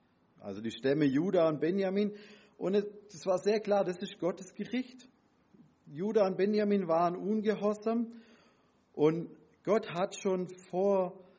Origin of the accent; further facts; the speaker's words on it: Baden-Württemberg, Germany; now in Eichtal, Germany; Matthias Weller und ich, wir sind im gleichen Ort aufgewachsen, im Welsheimer Wald. Genau so 200 Meter voneinander weg. Mittlerweile komme ich aus Eichtal, bin da seit 10 Jahren gut Prediger beim Christusbund.